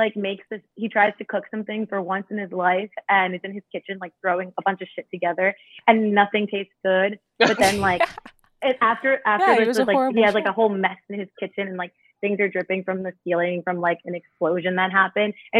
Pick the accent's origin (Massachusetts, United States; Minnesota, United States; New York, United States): New York, United States; Long Island; now in Crown Heights, United States; I live in Crown Heights now. I'm from Long Island.